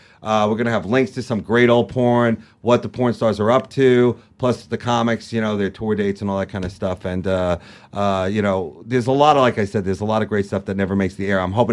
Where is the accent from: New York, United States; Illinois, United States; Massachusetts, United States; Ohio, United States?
New York, United States; Long Island; And, you know, we're both from Long Island.